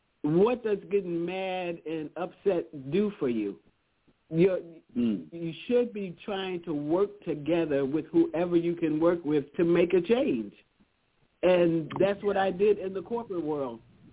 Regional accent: Baltimore, Maryland, United States; Even though I'm from Baltimore, Maryland, I had never been on the campus of Howard.

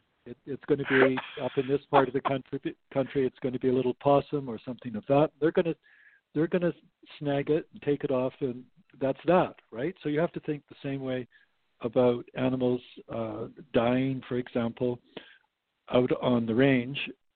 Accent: Edmonton, Alberta, Canada; Well, so I grew up in Western Canada in Edmonton, Alberta, mm-hmm. and I started college there.

